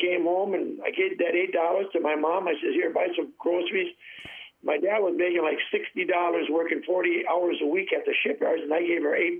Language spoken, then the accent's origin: English; Kewaunee, Wisconsin, United States; I was born in 1949 in Kewaunee. We didn't have a hospital. I was actually born at the doctor's office in downtown Kewaunee.